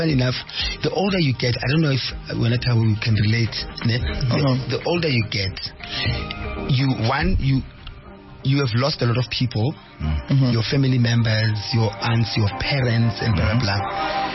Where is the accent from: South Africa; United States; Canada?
South Africa; I'm South African.